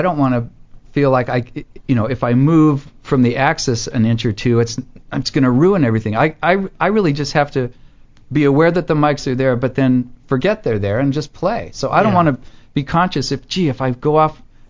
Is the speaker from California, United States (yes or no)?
yes; San Jose, California, United States; I grew up in San Jose, and I came down here basically because I knew this is where the whole music scene was